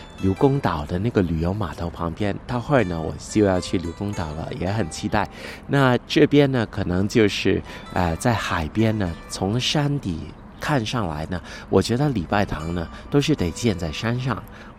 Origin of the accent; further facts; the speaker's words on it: Hong Kong; 我说哎呀我从香港过来专门参观